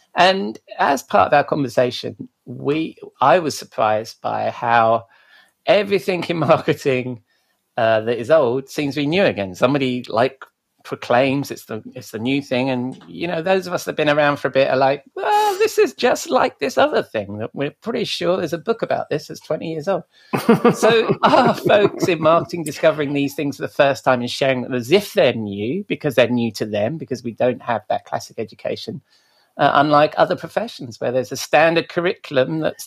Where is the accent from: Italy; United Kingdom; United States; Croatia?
United Kingdom; England; But I must complain about the weather, being English